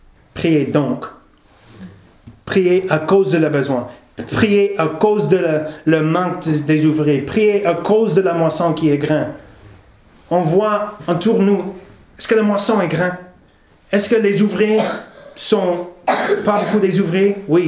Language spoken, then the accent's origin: French; British Columbia, Canada; Je veux retourner chez moi en Colombie-Britannique.